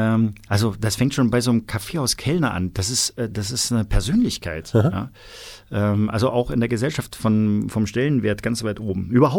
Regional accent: East Germany, Germany; Ich bin ja auch noch Ostdeutscher gewesen

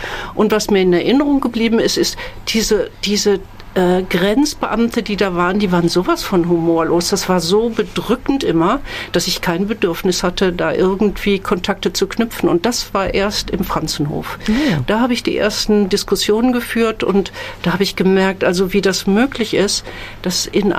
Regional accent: West Germany, Germany; ich fühlte mich sowieso immer schlecht als Deutsche, als Frau dann sowieso. Als Deutsche, wenn ich im Ausland war

